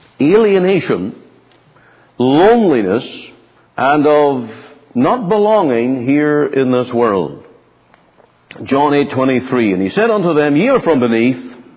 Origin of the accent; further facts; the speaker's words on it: United Kingdom; I'm not Irish, I'm British.